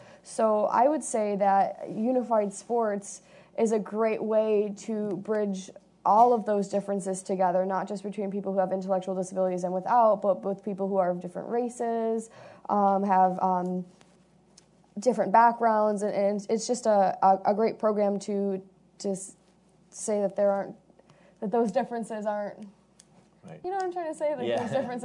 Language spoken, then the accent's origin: English; Rochester, New York, United States; I come from Rochester, New York, and I don't know if anyone knows a lot about Rochester, but it's a very diverse place.